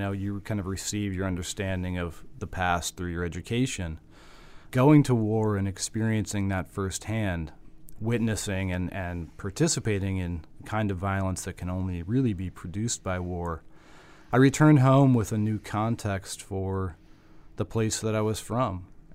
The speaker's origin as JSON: {"language": "English", "region": "the South", "country": "United States", "tie": "born or raised there", "said": "one of the differences growing up in the South, whether you're white or black, is that these problems that are getting more recognition on a wider scale"}